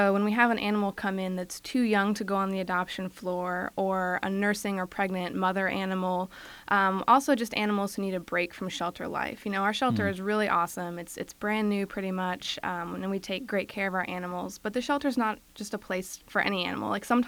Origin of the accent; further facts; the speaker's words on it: Raleigh, North Carolina, United States; now in Maryland, United States; Well, I call Raleigh, North Carolina, my hometown, so here's a shout-out to NC State. Lived in Raleigh, now I live in Maryland